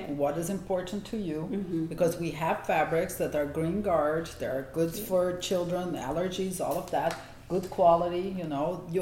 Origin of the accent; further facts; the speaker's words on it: Brazil; I grew up in Brazil, right?